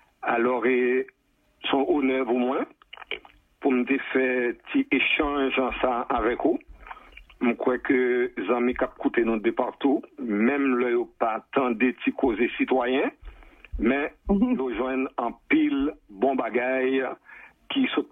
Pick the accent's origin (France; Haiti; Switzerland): Haiti; now in Canada; Mais comme moi toujours dis, Roxane, avant d'être un Québécois canadien, nous sommes des Haïtiens.